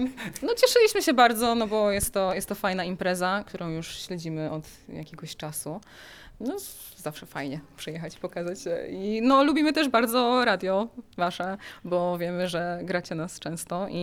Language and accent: Polish; Warmian-Masurian Voivodeship, Poland; now in Gdańsk, Poland; Ja właśnie tą falą z Warmii i Mazur w odwrotną stronę wybyłam do Gdańska, bo jestem z Warmii i Mazur.